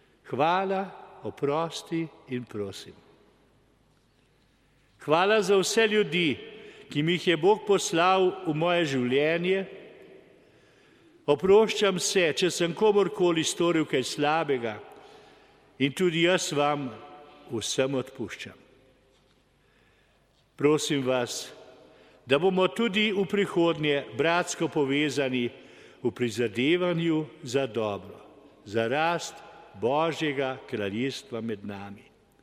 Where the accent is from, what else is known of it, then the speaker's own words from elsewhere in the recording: Gameljne, Central Slovenia, Slovenia; born there; Že pri posvečenju se je zapomnil moje rojstno vas Gameljne in jo kasneje omenil.